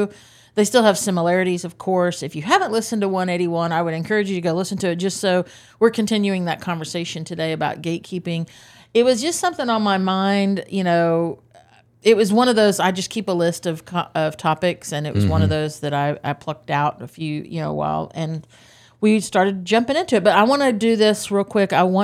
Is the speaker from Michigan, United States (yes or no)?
no; Oklahoma, United States; Funny thing. I'm from Oklahoma.